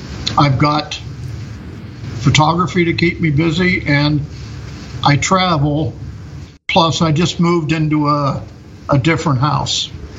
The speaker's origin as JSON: {"language": "English", "region": "Pennsylvania", "country": "United States", "lives_now": "Vietnam", "said": "I'm from Pennsylvania."}